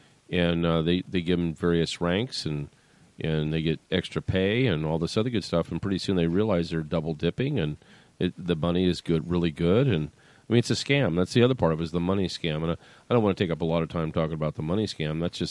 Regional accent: California, United States; And I'm speaking as a Californian, and why we're doing all of New California.

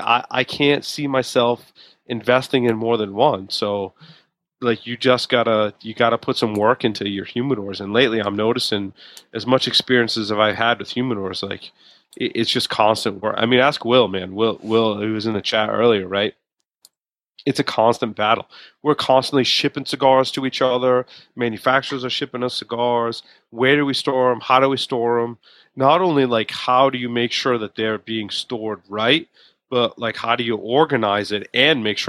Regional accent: Rhode Island, United States; Just so people know, I'm from Rhode Island. I've been a Patriots fan my whole life, dude.

